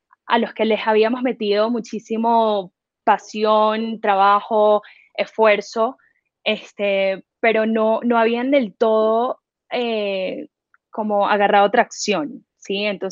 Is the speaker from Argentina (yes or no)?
no; Venezuela; moved away as an adult; also born or lived in United States; now in Colombia; yo soy venezolana. Llegué a Colombia en el 2011, recién graduada de la universidad. Me estudié comercio de modas en Estados Unidos.